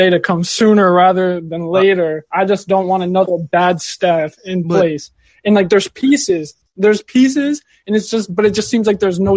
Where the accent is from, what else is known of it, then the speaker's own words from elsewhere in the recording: Detroit, Michigan, United States; I grew up in Michigan, man. The Metro Detroit area.